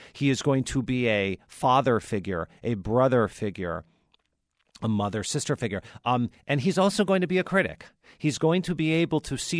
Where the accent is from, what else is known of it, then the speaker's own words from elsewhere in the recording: Detroit, Michigan, United States; I am from Detroit, Michigan myself.